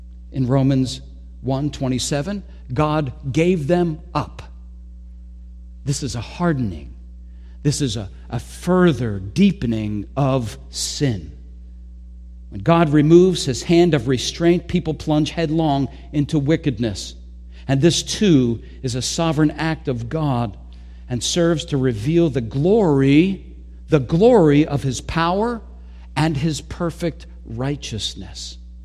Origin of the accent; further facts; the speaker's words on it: United States; Well, I'm an American.